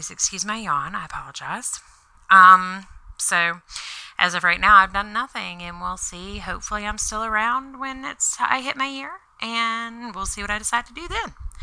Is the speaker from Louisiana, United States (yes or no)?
yes; Baton Rouge, Louisiana, United States; And I grew up in Baton Rouge, and they do a really good Thanksgiving.